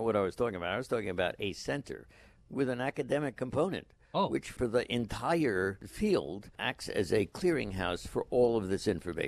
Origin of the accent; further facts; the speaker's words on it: Manhattan, New York, United States; Are you only saying that because I come from Manhattan?